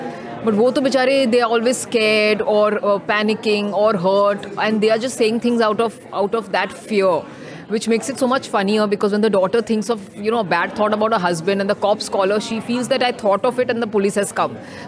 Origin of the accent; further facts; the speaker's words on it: Mumbai, Maharashtra, India; I'm a Sardarni. I am from Bombay, born and brought up in Bombay. That's why my Punjabi is not great, which is why I'm not speaking in Punjabi. I know it, but it's not superb. My dad is from Delhi.